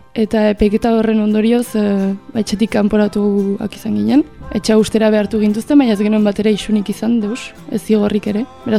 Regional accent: Hendaye, Nouvelle-Aquitaine, France; eta Hendaiakoa naiz eta 23 urte ditut.

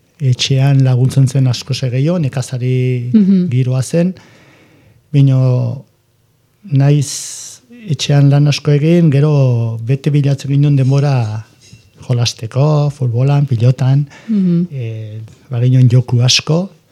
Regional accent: Beramendi, Navarre, Spain; also born or lived in Arraratz; Guk Arraratzen jaio ginen, etxea ez etzen gurea. Eta gure aitonak erosezun itxea Beramendin. Eta orduan joan ginen Beramendira itxe hortera bizitzera.

